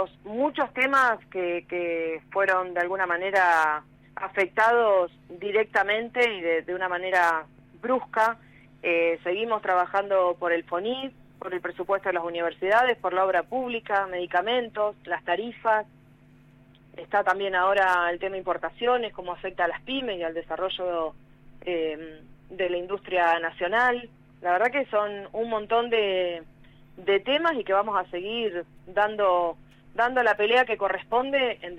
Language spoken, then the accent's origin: Spanish; Argentina